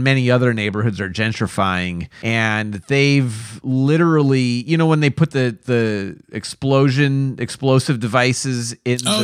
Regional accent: Chicago, Illinois, United States; So I grew up in Chicago.

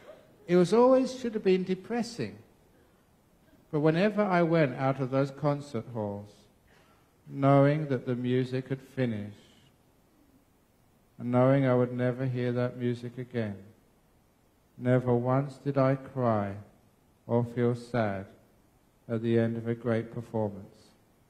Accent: London, United Kingdom; as a young man growing up in London, I loved music.

